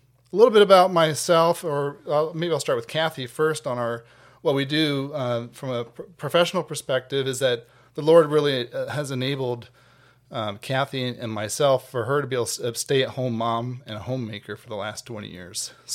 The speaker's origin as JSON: {"language": "English", "region": "Ohio", "country": "United States", "tie": "born or raised there", "said": "I was born and raised in Central Ohio. My family still lives here."}